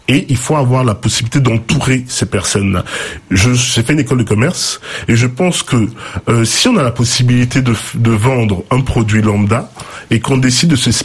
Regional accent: Auvergne-Rhône-Alpes, France; Je viens de l'Allier. De la région de Vichy

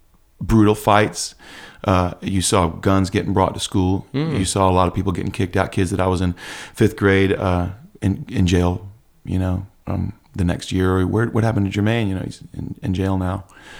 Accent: North Carolina, United States; I'm from North

